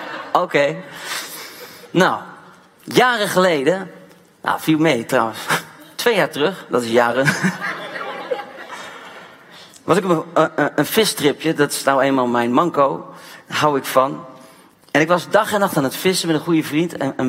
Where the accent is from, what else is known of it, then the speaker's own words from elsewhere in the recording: Pakistan; ik kom uit Pakistan. Dan heb je af en toe Engels en af en toe Nederlands door elkaar.